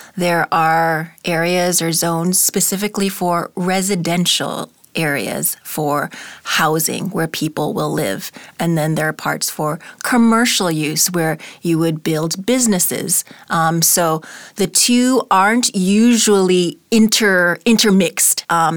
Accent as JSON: {"language": "English", "town": "Miami", "region": "Florida", "country": "United States", "tie": "born or raised there", "said": "Well, I grew up in Miami, and the part that wasn't downtown Miami, so it was very clear that I lived in a residential area."}